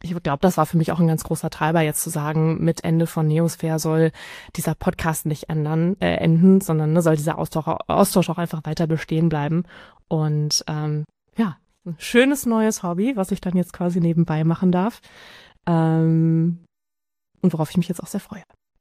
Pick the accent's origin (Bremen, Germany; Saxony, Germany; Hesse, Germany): Hesse, Germany; Also ich komme aus dem Raum Frankfurt.